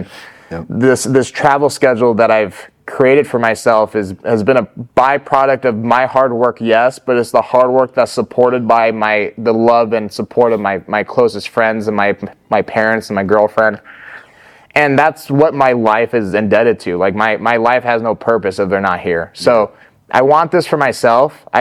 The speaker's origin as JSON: {"language": "English", "region": "Arizona", "country": "United States", "tie": "born or raised there", "said": "my last duty to accomplish, per se, in my home state of Arizona"}